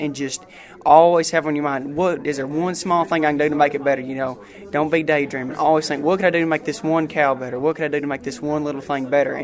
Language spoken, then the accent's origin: English; Tennessee, United States; I'm from Robertson County, Tennessee.